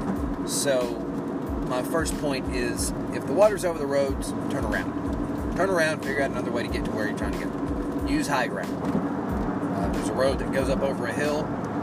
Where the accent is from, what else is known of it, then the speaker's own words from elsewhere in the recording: Kentucky, United States; that's amplified in my home state of Kentucky for sure